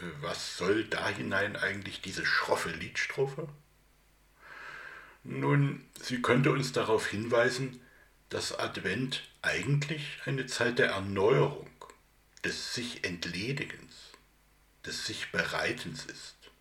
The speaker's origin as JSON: {"language": "German", "town": "Roßwein", "region": "Saxony", "country": "Germany", "said": "ich komme aus Roßwein."}